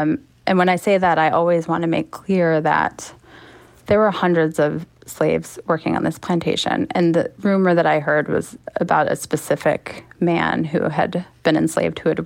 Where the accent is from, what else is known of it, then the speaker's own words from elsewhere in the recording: Chicago, Illinois, United States; I'm not from the South originally. I was raised in Chicago, but my dad is from Mississippi. My mom is from Tennessee. My entire family is Southern.